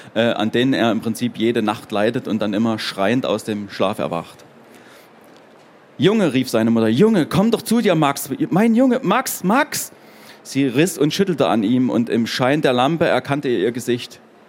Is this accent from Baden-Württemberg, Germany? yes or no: no; Dresden, Saxony, Germany; born there; Ich bin ja in Dresden geboren.